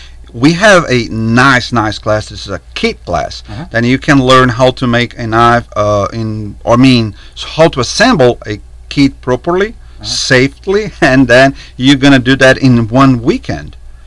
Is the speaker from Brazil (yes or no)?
yes; Brazil; now in Nashville, United States; Originally from Brazil. I'm from Nashville, Arkansas.